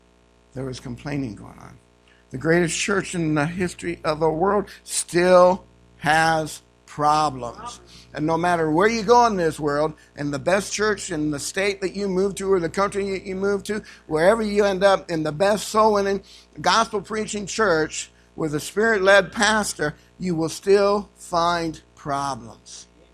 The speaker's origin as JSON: {"language": "English", "region": "England", "country": "United Kingdom", "said": "I'm an English. Well, I am English."}